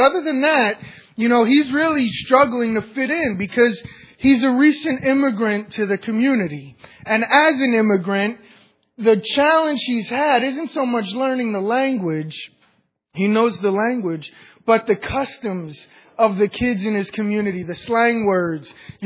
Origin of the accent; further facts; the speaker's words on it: New York City, New York, United States; I'm from New York City.